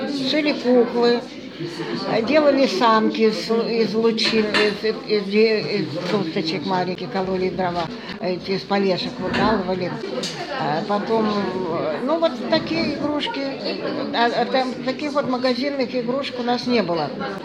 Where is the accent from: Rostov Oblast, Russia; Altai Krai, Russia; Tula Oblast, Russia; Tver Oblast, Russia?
Altai Krai, Russia; born there; Я родилась в Алтайском крае, но во время коллективизации мои родители уехали в Прииском Расу. Это от Асаголы 120 километров.